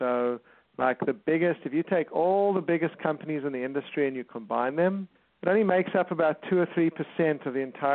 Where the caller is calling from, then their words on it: California, United States; I'm calling from Southern California.